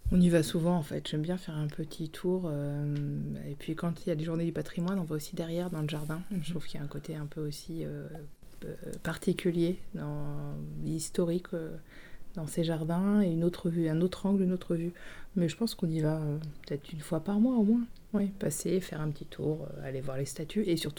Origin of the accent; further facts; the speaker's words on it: Pays de la Loire, France; Je suis originaire du Maine-et-Loire